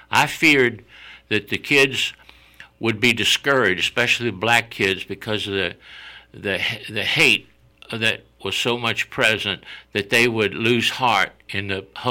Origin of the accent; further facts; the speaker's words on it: Richmond, Virginia, United States; I grew up in South Richmond.